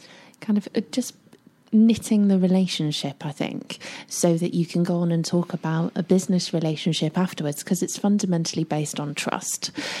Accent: United Kingdom; as a Brit, we have a really bad reputation for being culturally aware

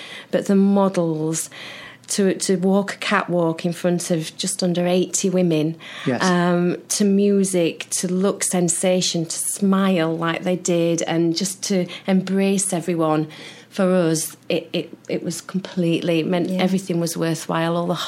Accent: Sheffield, Yorkshire and the Humber, United Kingdom; You know, I'm from Sheffield.

